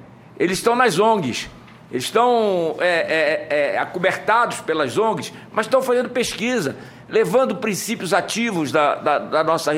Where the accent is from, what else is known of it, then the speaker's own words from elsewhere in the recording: Amazon, Brazil; como amazônida, como eu, colocou as questões que dizem respeito à nossa região.